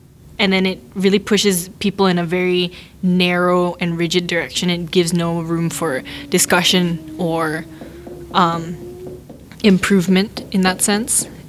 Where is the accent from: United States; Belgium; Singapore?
Singapore; because I grew up in Singapore